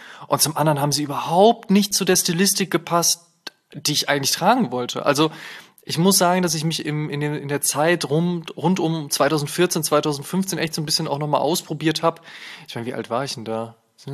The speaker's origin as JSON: {"language": "German", "town": "Münster", "region": "North Rhine-Westphalia", "country": "Germany", "tie": "born or raised there", "said": "nach Münster gefahren, in meine alte Heimat"}